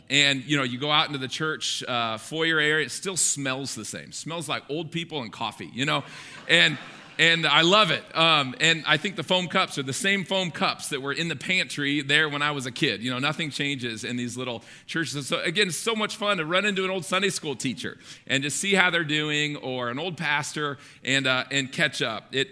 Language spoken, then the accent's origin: English; Waverly, United States; moved away as an adult; So in my hometown, I didn't know everyone personally, but I kind of knew who they were.